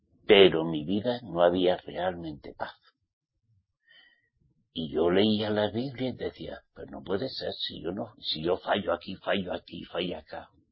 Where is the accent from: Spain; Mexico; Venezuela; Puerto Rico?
Spain; Basque Country; Como soy vasco